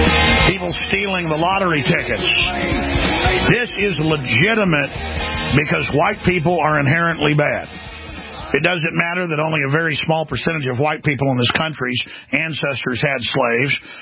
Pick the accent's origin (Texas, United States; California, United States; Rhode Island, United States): Texas, United States; Dallas; Oh, my gosh, I've probably been attacked by black people 15, 20 times growing up in Dallas.